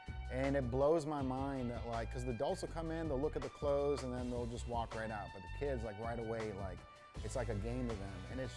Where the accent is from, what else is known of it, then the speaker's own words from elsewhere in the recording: Chicago, Illinois, United States; I grew up in Chicago, so there's a lot of like an urban feel in here.